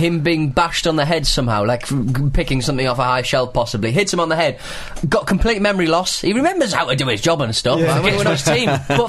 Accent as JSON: {"language": "English", "town": "Aberdeen", "region": "Scotland", "country": "United Kingdom", "tie": "born or raised there", "said": "Being a lifelong Aberdeen fan, I felt I'd be letting my hometown down by not at least indicating my displeasure at their existence."}